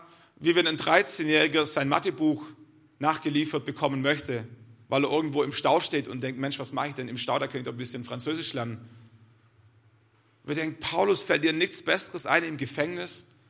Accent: Germany; Ich bin ein Mann, ich bin Deutscher, ich bin Pastor, ich bin Vater von 3 Kindern und ich bin Christ.

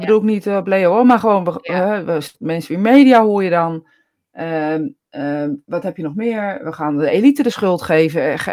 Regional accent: Netherlands; Ik ben een Hollander.

